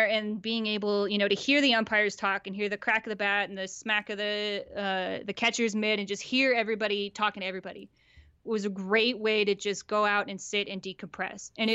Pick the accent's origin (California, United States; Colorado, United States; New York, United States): Colorado, United States; Denver; also born or lived in Phoenix, Arizona / Flagstaff, Arizona; So I was born in Phoenix and then moved to Denver in 2000 and grew up here, grew up with the Rockies and the Broncos and all that kind of stuff. And then went back to Flagstaff, Arizona for college.